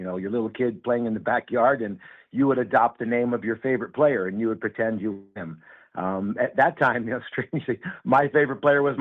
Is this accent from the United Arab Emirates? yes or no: no; Princeton, New Jersey, United States; I was born and raised in Princeton, New Jersey. I grew up in a very, very, I think, a typical Princeton, New Jersey, Italian Catholic family.